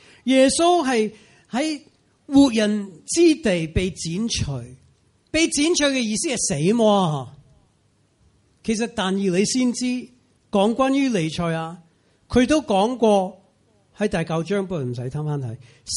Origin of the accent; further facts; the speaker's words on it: United States; 用美国的例子，美国，我是美国人